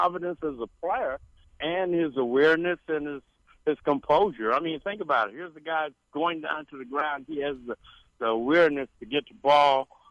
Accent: Savannah, Georgia, United States; I'm from Savannah, Georgia.

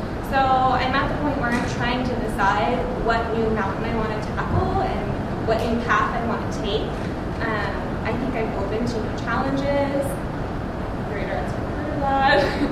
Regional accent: Minnesota, United States; now in San Francisco, United States; I'm from Minnesota, and even in Minnesota we know Raiderettes have always been the best dance team.

